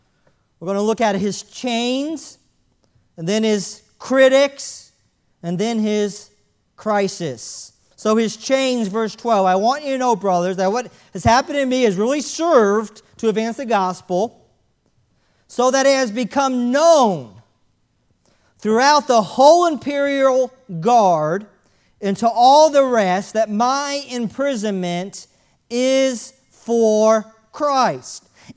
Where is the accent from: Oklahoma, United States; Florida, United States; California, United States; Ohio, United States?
Florida, United States; Growing up in South Florida, I lived there from 1980 to 1990.